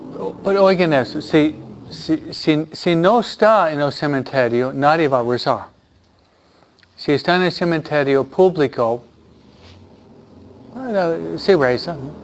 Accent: northeast, Mexico; los que viven de la parte del noreste de donde vengo yo

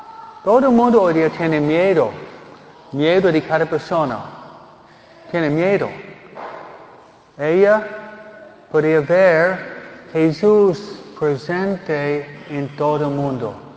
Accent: Michigan, United States; Tal vez venimos de Michoacán, yo vengo de Michigan.

